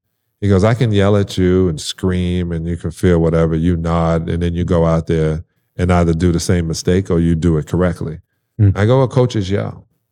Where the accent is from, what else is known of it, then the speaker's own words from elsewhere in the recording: Brooklyn, New York, United States; I was growing up in Brooklyn.